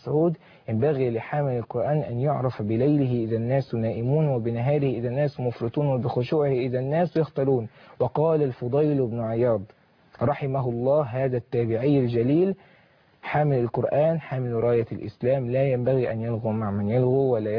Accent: Syria; ما دوري تجاه بلدنا سوريا

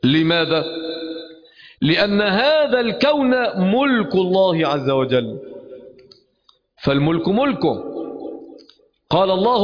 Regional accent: Egypt; فاحنا عندنا في مصر بيبقى 5 طوابق يجي زلزال خفيف يوقع الدنيا

